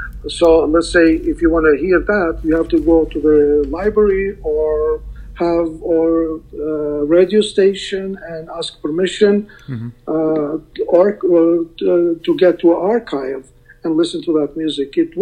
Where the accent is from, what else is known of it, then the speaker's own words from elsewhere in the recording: Mitrovica, Mitrovica District, Kosovo; English is a second language; And my hometown, Mitrovica, used to be a very well-known town that there were great musicians